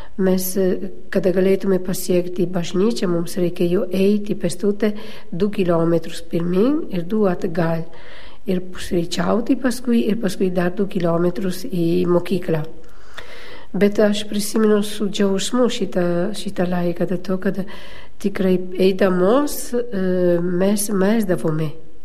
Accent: Paese, Veneto, Italy; Lithuanian is a second language; now in Lithuania; Aš gimiau Italijoje, Šiaurės Italijoje, netoli Venecijos, miestelis vardu yra Paese, ir patriarchalinėse šeimoje.

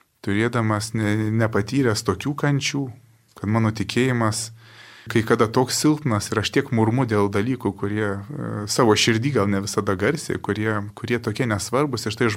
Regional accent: Tauragė, Tauragė County, Lithuania; aš su ja užaugau savo gimtoje Tauragės parapijoje

